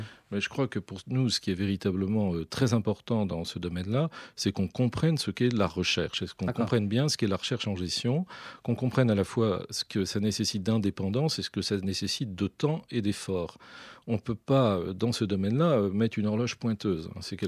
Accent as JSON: {"language": "French", "region": "Hauts-de-France", "country": "France", "said": "Je suis nordiste"}